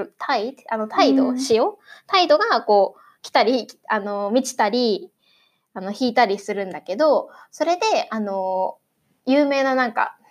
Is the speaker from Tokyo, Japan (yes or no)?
yes; Tokyo, Japan; 私みたいなこう東京で生まれ育つと